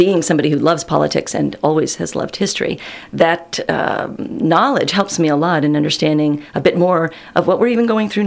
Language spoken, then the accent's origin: English; California, United States; born there; also born or lived in Germany; I was raised in the military. My dad was Air Force, so was my mother. So that means that I was born in California, but pretty soon moved to Germany when I was a child, to a small little town called Eichensel